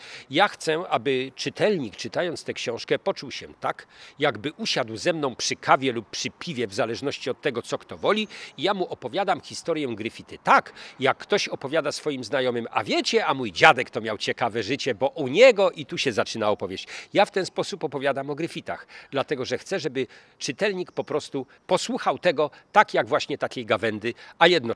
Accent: Szczecin, West Pomeranian Voivodeship, Poland; Ja, jak mówię, jestem pomorzaninem, konkretnie paprykarzem ze Szczecina od urodzenia

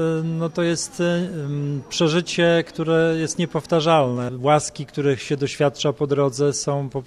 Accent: Stargard, West Pomeranian Voivodeship, Poland; A ja jestem ze Stargardu

